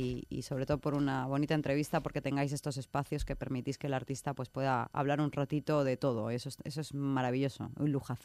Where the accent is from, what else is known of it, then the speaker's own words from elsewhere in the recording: Argentina; Claro, yo soy argentina. Entonces hablamos en argentino.